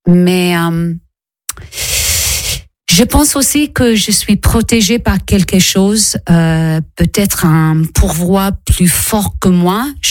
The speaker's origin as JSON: {"language": "French", "country": "Italy", "second_language": "French", "said": "J'étais éduquée, je suis italienne. Alors ça veut dire que j'ai grandi une catholique entre guillemets, pas forcément pratiquant"}